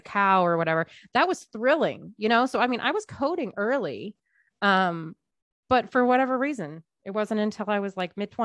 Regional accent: Maine, United States; because I grew up in Maine in the deep winter. There's nothing to do.

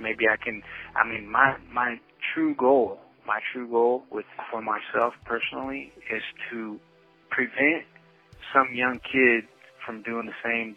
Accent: Longview, Washington, United States; April 17th in Longview, Washington. It's my hometown

